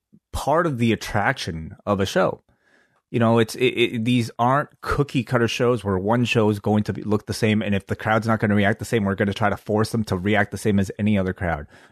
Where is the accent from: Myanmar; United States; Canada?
Canada; Listen, we're from Canada.